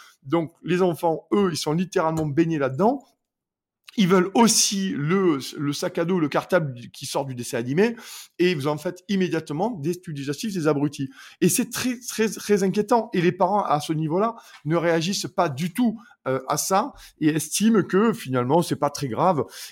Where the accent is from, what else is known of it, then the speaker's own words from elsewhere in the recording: Montpellier, Occitanie, France; moi, je suis de Montpellier, dans le sud de la France